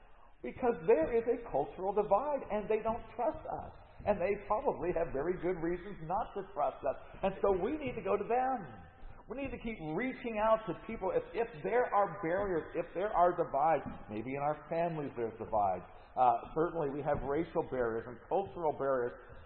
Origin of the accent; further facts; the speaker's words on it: United States; I'm an American. I have to be a Christian American.